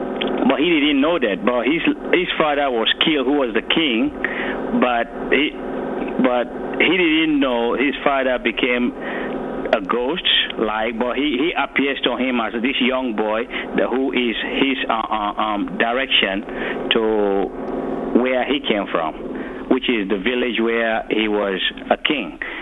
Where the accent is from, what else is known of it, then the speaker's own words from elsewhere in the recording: Sierra Leone; because I'm originally from Sierra Leone.